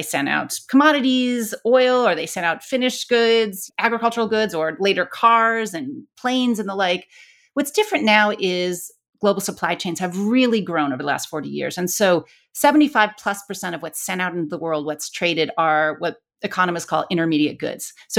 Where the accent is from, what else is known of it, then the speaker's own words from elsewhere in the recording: Akron, Ohio, United States; They are wrong because for my hometown, for Akron, Ohio, those jobs left long before NAFTA.